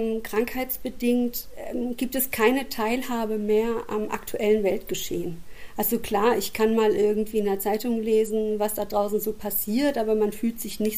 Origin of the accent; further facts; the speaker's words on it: Baden-Württemberg, Germany; now in Hamburg, Germany; Also ich bin auch keine gebürtige Hamburgerin, ich komme aus der Nähe von Stuttgart